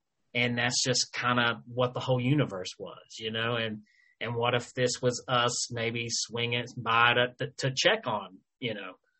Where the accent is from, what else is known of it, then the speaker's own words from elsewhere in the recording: Tennessee, United States; I grew up being taught, like, I'm from Tennessee, so it was, you know, Baptist and this and this.